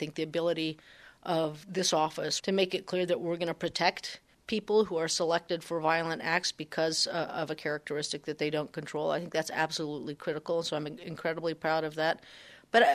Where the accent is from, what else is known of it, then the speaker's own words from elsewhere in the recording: Pocatello, Idaho, United States; also born or lived in Boise; You know, I consider myself a Pocatello kid. Obviously not a kid anymore, but that you're growing up in Idaho and understanding the communities. I spent a lot of time growing up in northern Idaho as well.